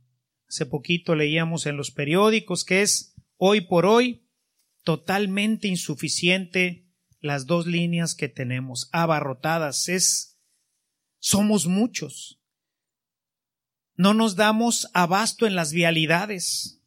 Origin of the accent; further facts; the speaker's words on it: Mexico; Dios es más poderoso cuando nosotros, unidos como mexicanos